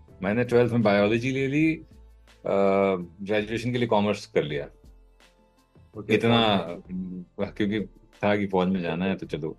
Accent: Kanpur, Uttar Pradesh, India; मैं कानपुर में पला पड़ा हूँ और I am 80s and 90s child. I grew up in the 80s and 90s.

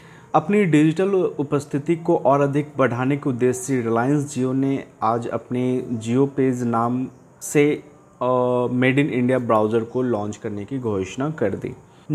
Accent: Bihar, India; जैसा कि आपको पता होगा कि अभी बिहार के इलेक्शंस हैं और मैं बिहार से हूँ

